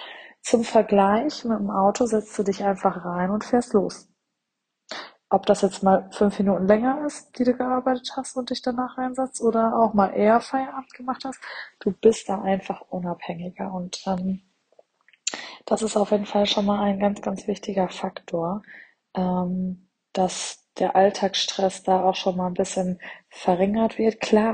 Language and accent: German; Soest, North Rhine-Westphalia, Germany; Ich komme aus Soest. Das ist ja alles noch relativ ländlich